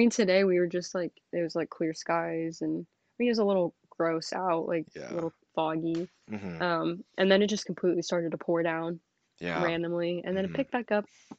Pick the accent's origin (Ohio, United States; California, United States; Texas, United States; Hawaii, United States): Texas, United States; Houston; also born or lived in Wichita; I grew up in Wichita until I was about 8, and Wichita, that place is cold. And so I think I was used to the cold there, but then moved on to Houston